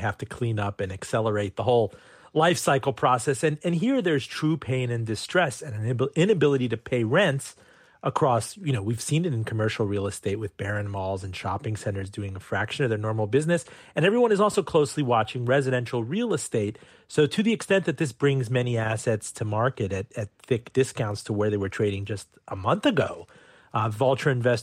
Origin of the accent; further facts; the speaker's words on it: Miami, Florida, United States; Yeah, I'm thinking of Miami